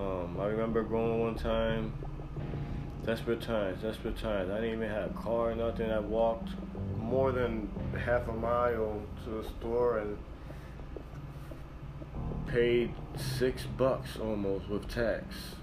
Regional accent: Philadelphia, Pennsylvania, United States; now in Wisconsin, United States; Again, we're from Philadelphia. And parents from Puerto Rico. And we're here in Wisconsin now, so it's just the way life goes.

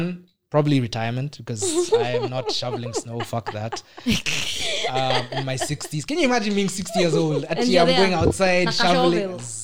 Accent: Kenya; But I'll be living in Kenya.

